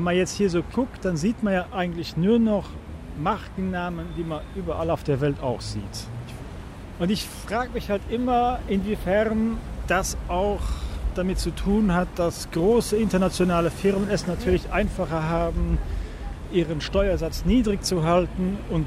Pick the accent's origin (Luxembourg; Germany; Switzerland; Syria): Luxembourg; ich bin Luxemburger, ich bin auch Grüner.